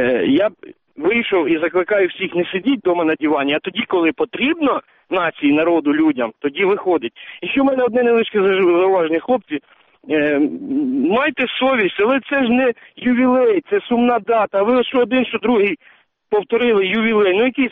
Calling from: Kyiv, Ukraine; я із Києва.

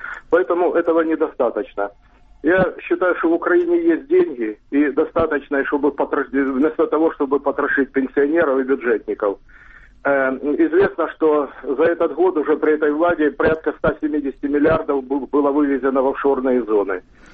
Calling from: Dnipropetrovsk, Dnipropetrovsk Oblast, Ukraine; Дніпропетровськ.

